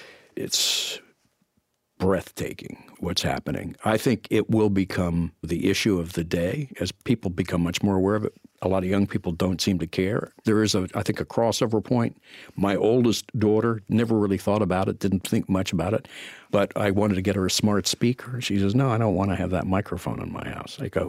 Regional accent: Pennsylvania, United States; We grew up outside Philadelphia.

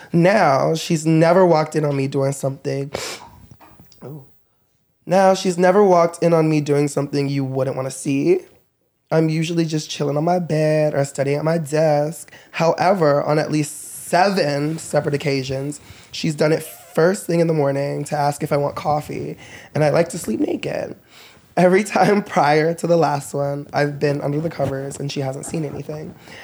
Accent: Florida, United States; I'm a little Florida. I was born and raised in Florida. And the biggest, largest black family.

